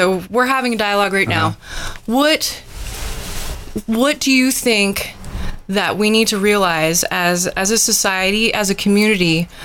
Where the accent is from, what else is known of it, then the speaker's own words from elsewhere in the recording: the South, United States; you know, I'm from the South. There are a lot more Black people living in the South.